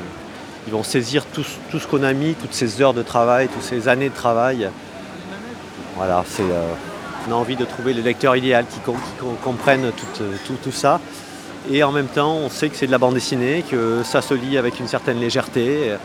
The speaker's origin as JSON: {"language": "French", "region": "Southwest France", "country": "France", "said": "Je suis du Sud-Ouest, alors c'est pas si facile de venir à Nantes."}